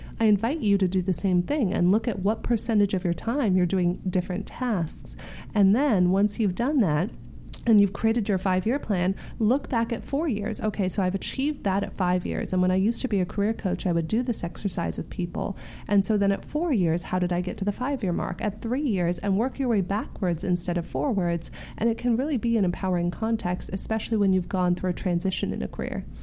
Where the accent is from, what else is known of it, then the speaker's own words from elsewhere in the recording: San Diego, California, United States; For those of you who don't know me, I grew up in San Diego.